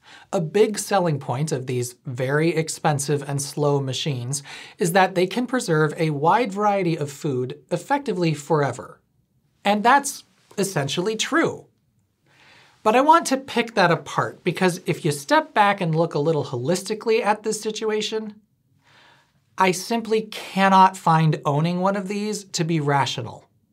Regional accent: Midwest, United States; And yes, I am a Midwesterner and I look like this.

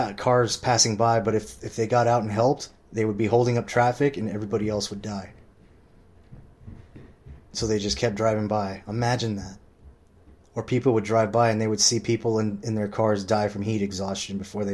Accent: Huntington Beach, California, United States; And I'm like, dude, I grew up in Huntington Beach. This is my fucking town.

